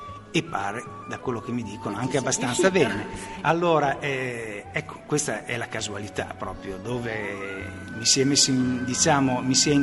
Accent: Porretta Terme, Emilia-Romagna, Italy; born there; io sono nato a Poretta Terme, piccolo paese vicino a Bologna.

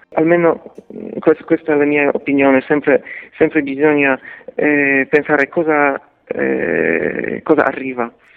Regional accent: Poland; io sono cresciuto in Polonia

